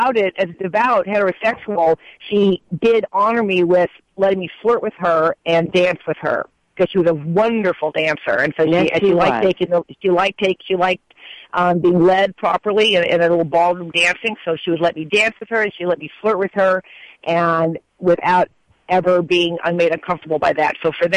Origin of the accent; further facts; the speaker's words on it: Berkeley, California, United States; And I'm from Berkeley as well